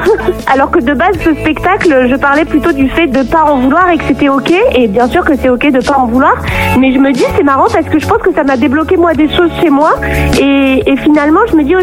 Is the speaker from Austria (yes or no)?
no; Bordeaux, Nouvelle-Aquitaine, France; Moi je viens de Bordeaux, donc d'un milieu assez bourgeois